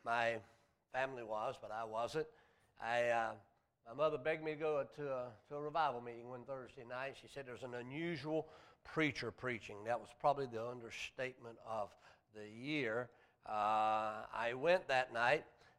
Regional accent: North Carolina, United States; also born or lived in Virginia; I was born in North Carolina. How many can figure that out? I've already had a couple people say something about my accent, and I didn't think I had an accent. But anyway, I lived there until I was about 13.

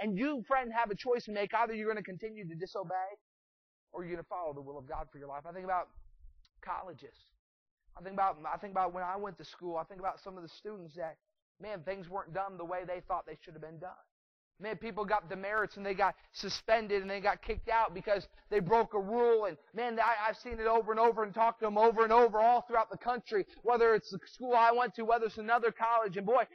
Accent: New Hampshire, United States; I grew up there in New Hampshire where that main story took place.

